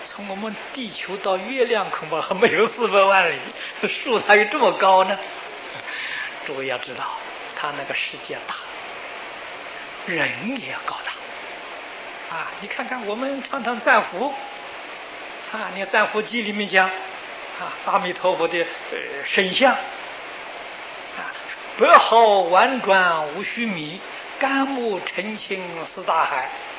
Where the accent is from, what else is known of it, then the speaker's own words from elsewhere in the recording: China; 这个树木花草啊，不但我们中国人喜欢，外国人一样的喜欢